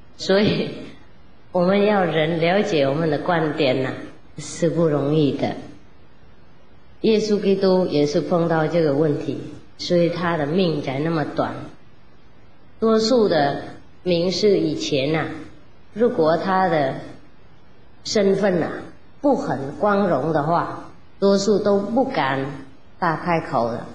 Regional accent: China; 我们中国人呢、啊、也有一个故事，

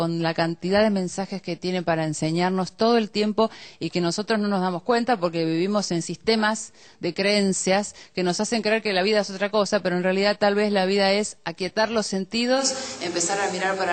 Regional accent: Argentina; de Argentina.

